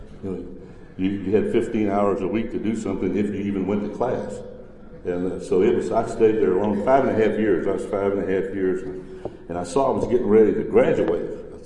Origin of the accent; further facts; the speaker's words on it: Galveston, Texas, United States; Personally, I was raised in Galveston, Texas. How many of you know Galveston's an island?